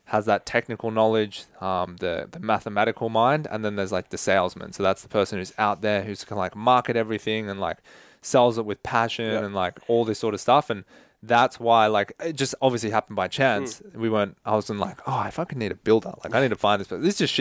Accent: Australia; So, if you're like, oh, well, it's the American team. I'm Australian.

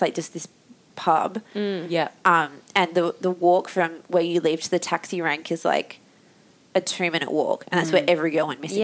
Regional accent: Perth, Western Australia, Australia; we're both from Perth.

